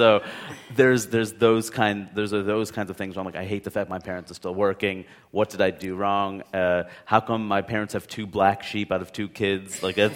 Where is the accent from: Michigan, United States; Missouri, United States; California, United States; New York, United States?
New York, United States; Queens; because I grew up in Queens, and, we live in Queens, and I went to college in Maine, which is very different.